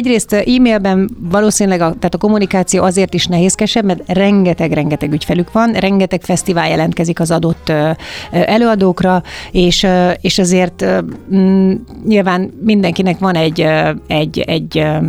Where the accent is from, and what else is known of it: Hungary